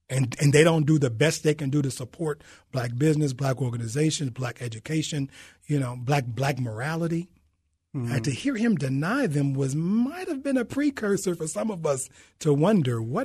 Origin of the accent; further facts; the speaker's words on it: Chicago, Illinois, United States; like you said, I'm from Chicago, so I really wasn't inculcated by it at the time